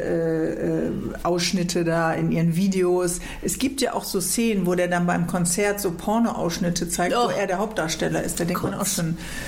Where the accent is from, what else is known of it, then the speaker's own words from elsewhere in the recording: Frankfurt, Hesse, Germany; gestern Abend war doch Pokalendspiel für uns als Frankfurter.